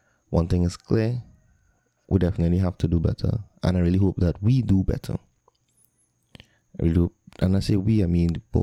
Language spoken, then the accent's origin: English; England, United Kingdom; we as English fans know about it